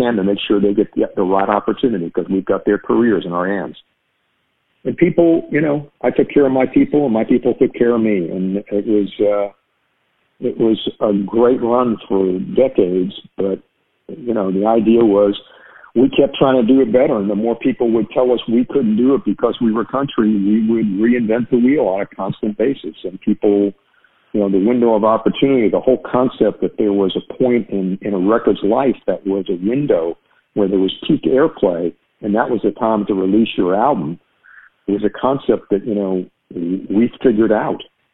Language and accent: English; New York, United States; moved away as an adult; I was this guy from New York who was respected when I was in New York and at the label, And then I came down here and everybody thought, well, he's a hillbilly, he doesn't know shit.